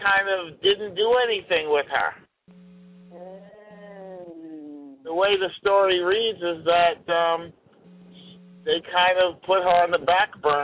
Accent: Brooklyn, New York, United States; I'm originally from New York, from Brooklyn, and started in the business at 14.

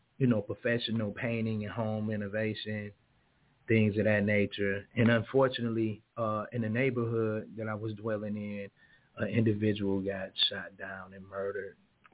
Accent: Flint, Michigan, United States; I'm originally from Flint, but, you know, going down to Indianapolis, Indiana

